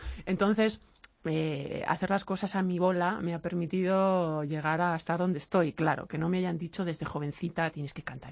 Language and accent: Spanish; Basque Country, Spain; es algo que no puedo evitar porque al final es que soy vasca y solo lo llevo dentro y sale y enriquece la música.